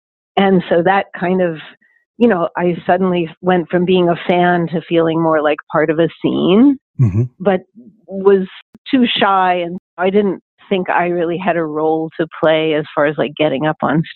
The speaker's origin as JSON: {"language": "English", "town": "Pittsburgh", "region": "Pennsylvania", "country": "United States", "tie": "born or raised there", "said": "being a music fan growing up in Pittsburgh, going to see … at Civic Arena"}